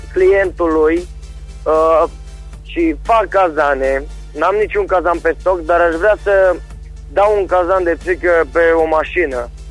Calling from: Reșița, Caraș-Severin, Romania; sunt din Reșița, să precizez.

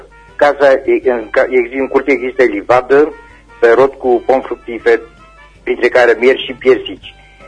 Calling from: Săvârșin, Arad County, Romania; din Săvârșii. Aș vrea și eu să rămânesc un anunț.

